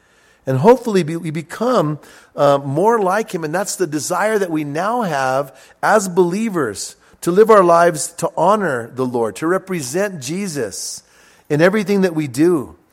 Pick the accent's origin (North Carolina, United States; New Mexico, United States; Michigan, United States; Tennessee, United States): New Mexico, United States; Bernalillo; Me and my brothers, we grew up outside. I grew up in Bernalillo.